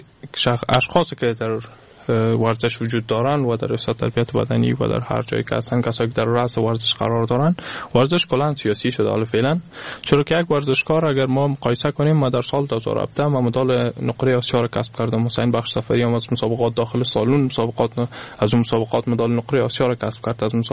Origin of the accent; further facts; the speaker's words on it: Afghanistan; من از افغانستان هستم، از مردم افغانستان هستم.